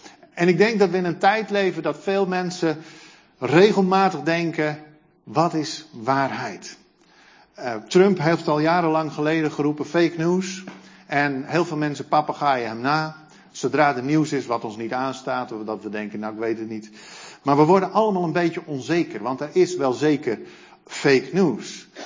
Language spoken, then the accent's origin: Dutch; Netherlands; Maar die wij als Nederlanders, als Westelingen niet belangrijk genoeg vinden.